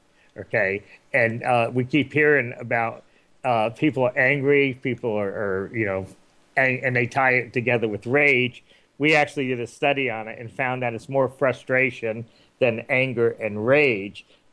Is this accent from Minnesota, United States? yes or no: no; New York, United States; But I know I grew up in New York, and I know 10,000 years ago – New York was covered with 5,000 feet of ice